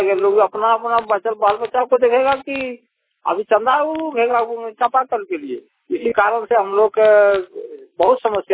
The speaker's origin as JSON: {"language": "Hindi", "town": "Panarbirha", "region": "Jharkhand", "country": "India", "said": "और मैं ग्राम पनरबिरहा का निवासी हूँ। मैं जिला देवघर का निवासी हूँ और मेरा ग्राम पनरबिरहा है"}